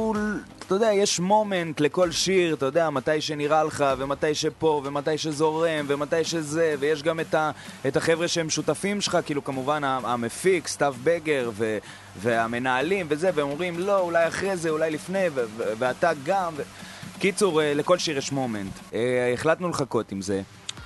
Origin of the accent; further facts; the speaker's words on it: Hadera, Haifa District, Israel; אני מחדרה